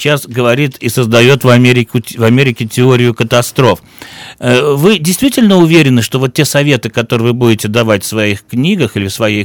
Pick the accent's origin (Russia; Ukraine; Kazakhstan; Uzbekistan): Uzbekistan; Tashkent; Вот я, например, из Ташкента, мне было 7 лет, когда в Ташкенте случилось землетрясение.